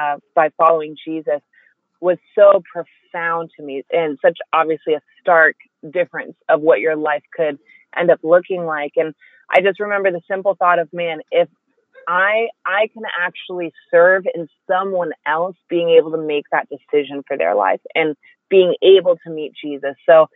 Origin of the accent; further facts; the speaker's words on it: Virginia, United States; You know, I grew up in Virginia where everyone's at least been exposed to the gospel